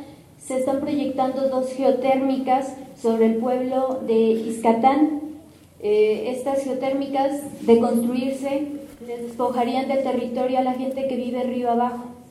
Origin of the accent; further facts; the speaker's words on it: Juanacatlán, Jalisco, Mexico; sobre nuestro pueblo, sobre Juanacatlán, que es de donde yo vengo